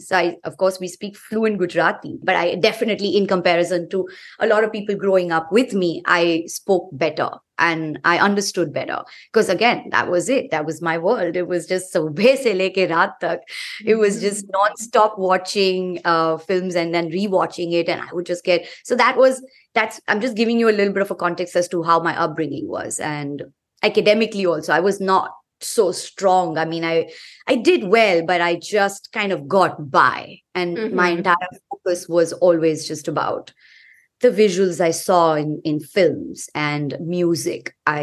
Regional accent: Dar es Salaam, Tanzania; I'm from Dar es Salaam originally. I was born and raised in East Africa, and I got quite a bit of an upbringing from, this very Indian exposure. Even though I lived in Africa, I got a lot of Indian exposure

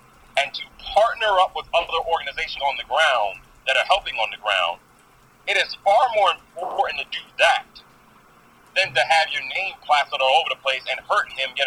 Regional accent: Bronx, New York, United States; I'm from the Bronx, so of course I'm a Yankees fan.

